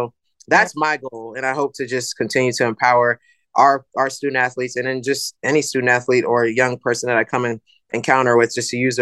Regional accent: Herndon, Virginia, United States; be doing this in my hometown state is great.

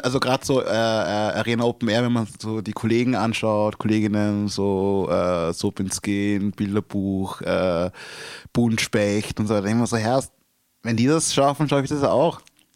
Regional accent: Salzburg, Austria; now in Vienna, Austria; ich komme aus der Stadt Salzburg, da bist du in Wien und denkst so, Alter, was geht

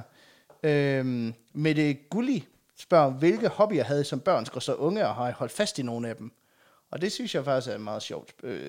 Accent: Aulum, Central Denmark Region, Denmark; Og jeg er jo fra Aulum

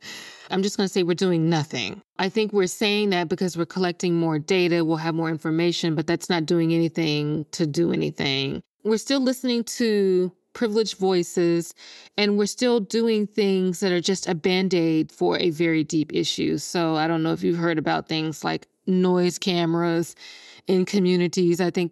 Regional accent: Jackson, Mississippi, United States; Yeah, so I'm born and raised in Jackson, Mississippi.

